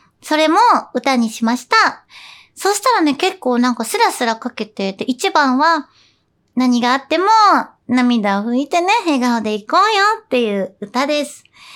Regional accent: Tokyo, Japan; 私は東京出身、東京育ち、東京生まれです。

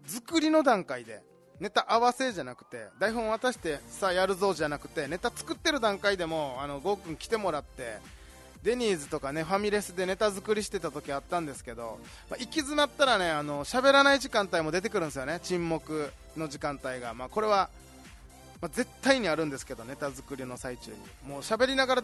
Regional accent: Okinawa, Japan; 東京に憧れて上京してで帰ってきて、それでもまだ東京で仕事ができると、沖縄にいながらもちょっと嬉しいですよね

